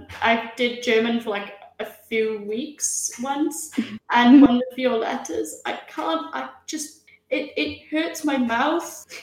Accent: Wales, United Kingdom; first language Welsh; English is a second language; My first language is not English, it's Welsh.

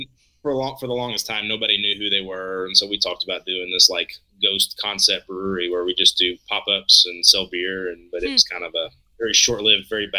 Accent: Nashville, Tennessee, United States; also born or lived in Houston, United States; I mean, I'm from Nashville and Houston. I went to school in Knoxville from, you know, as soon as I got out of high school, and I've been here since.

